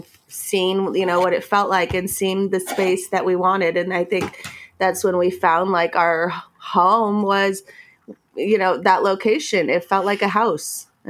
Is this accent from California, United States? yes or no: yes; Highland Park, California, United States; I mean, I grew up in Highland Park, so it was actually back in the day a restaurant called El Arco Aris.